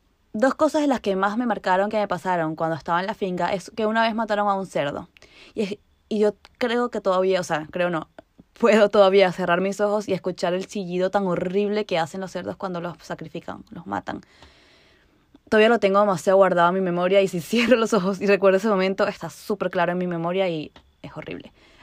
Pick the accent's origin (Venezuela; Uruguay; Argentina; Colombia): Venezuela; soy de Venezuela. Y en mi país, mi familia tiene una finca con animales de granja.